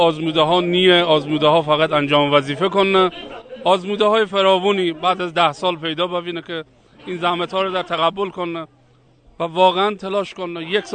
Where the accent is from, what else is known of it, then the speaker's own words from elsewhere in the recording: Iran; همه ما ایرانی هستیم همدل و همصدا باشیم